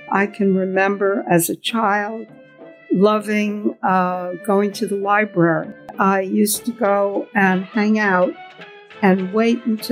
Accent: Brooklyn, New York, United States; born there; I was born in Brooklyn, was born on March 22nd, 1931.

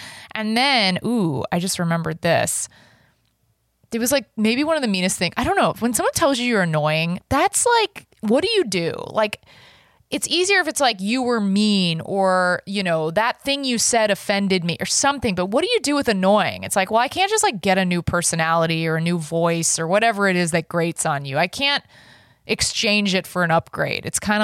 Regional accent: Dallas, Texas, United States; where I grew up in Dallas, Texas, like you're kind of friends with a bunch of different people from a bunch of different schools.

